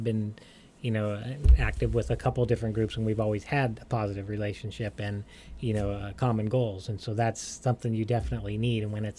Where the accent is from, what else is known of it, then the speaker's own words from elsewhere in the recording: California, United States; also born or lived in Orange County; You know, I grew up in the Bay Area. So I was in the East Bay, you know.